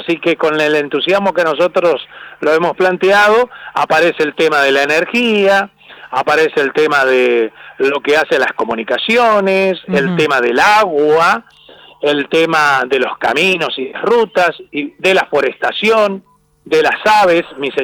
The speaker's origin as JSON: {"language": "Spanish", "town": "San Patricio del Chañar", "region": "Neuquén", "country": "Argentina", "said": "las viñas que tiene San Patricio del Chañar, de donde vengo"}